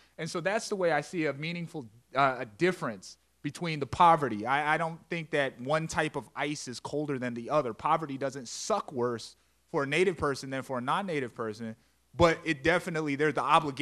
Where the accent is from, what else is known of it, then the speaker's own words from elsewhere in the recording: Montana, United States; I'm from the Blackfeet Indian Reservation in Montana. And when I first moved here, it was about 70% unemployment in Browning, Montana.